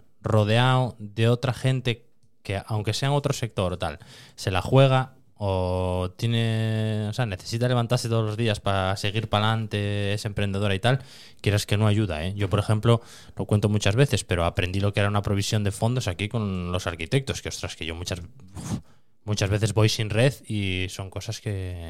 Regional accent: Cerredo, Asturias, Spain; now in Oviedo, Spain; Bueno, yo soy de Cerredo, pero llevo aquí ya muchos años.

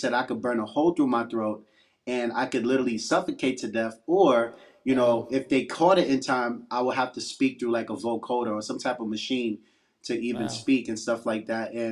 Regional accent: Brooklyn, New York, United States; I'm from Brooklyn, New York, an area called East Flatbush, Brooklyn

